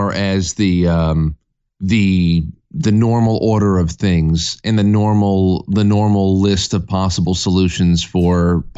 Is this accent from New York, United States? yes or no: yes; New York, United States; I mean, I'm from New York. We have a literal chimpanzee in Albany.